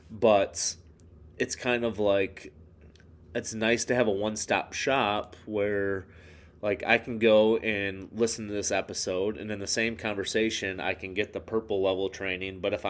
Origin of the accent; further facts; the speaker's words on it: Michigan, United States; And like growing up in West Michigan, like I'm not going to say that I'm a black belt at anything